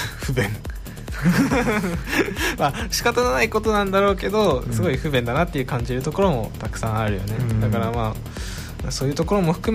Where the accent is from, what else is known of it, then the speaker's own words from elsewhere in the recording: Maizuru, Kyoto, Japan; 舞鶴好きだなって正直心の底から言える状況じゃない、胸張って舞鶴出身ですっていう風に周りの人に言える状況じゃないじゃないですか